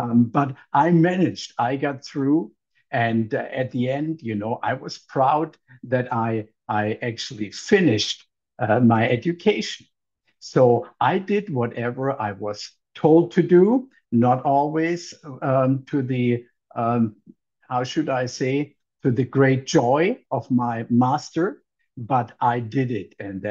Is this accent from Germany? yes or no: yes; Germany; When I grew up in Germany, we had to learn.